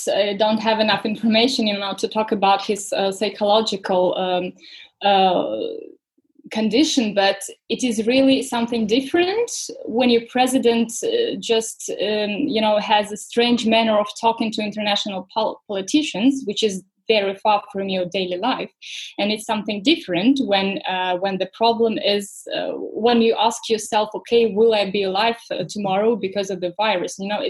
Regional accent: Belarus; English is a second language; moved away as an adult; now in Germany; I was born in Belarus and lived there till I went to Germany about 10 years ago.

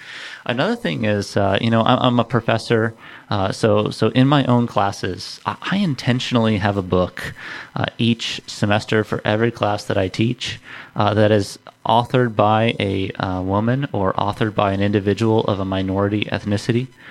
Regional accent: California, United States; I grew up in California, and within about 40 miles of my college campus, there were 127 different languages spoken in homes.

